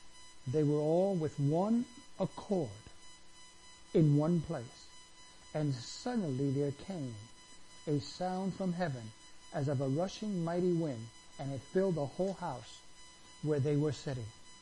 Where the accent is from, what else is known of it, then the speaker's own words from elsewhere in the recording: New York City, New York, United States; I grew up in New York City. We were fighting every day.